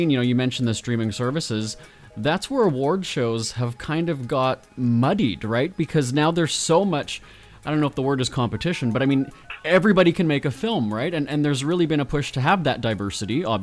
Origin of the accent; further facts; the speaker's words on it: Canada; So as Canadian entertainment reporters, we heard about the glitz and glamour of Hollywood before going there.